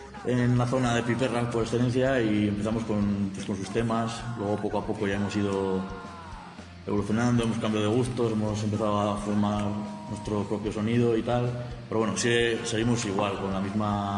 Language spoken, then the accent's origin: Spanish; Sesma, Navarre, Spain; Somos un grupo de street punk, venimos de Sesma, de la Ribera.